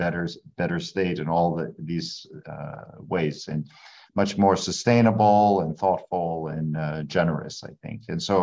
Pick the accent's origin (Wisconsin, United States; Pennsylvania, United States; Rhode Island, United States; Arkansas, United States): Rhode Island, United States; Providence; born there; the part of the reason I was born in Providence was my mother, for example, came from Ireland to study as an undergraduate